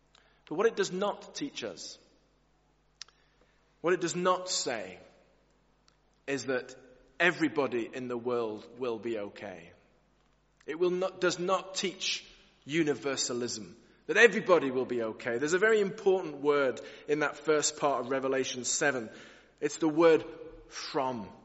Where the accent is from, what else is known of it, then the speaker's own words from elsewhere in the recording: North West England, United Kingdom; born there; I was born in England, in Lancashire.